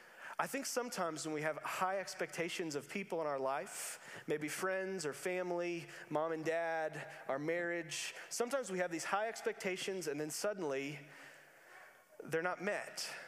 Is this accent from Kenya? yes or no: no; Louisville, Kentucky, United States; now in Bowling Green, United States; I thought it was just a smaller, I'm from Louisville.